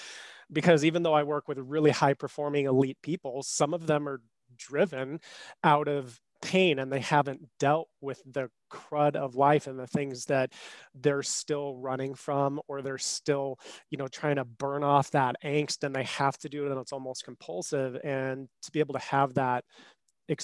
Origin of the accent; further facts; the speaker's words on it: Colorado, United States; So I, as you said, grew up here in Colorado